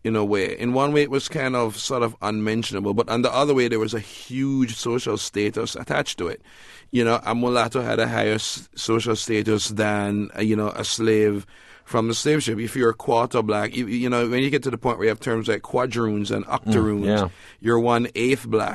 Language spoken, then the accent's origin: English; Jamaica